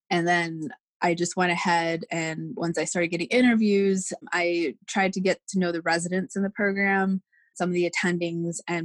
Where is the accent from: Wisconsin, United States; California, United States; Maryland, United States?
Maryland, United States; now in Michigan, United States; I'm originally from Maryland, but I'm now in Michigan doing an assignment.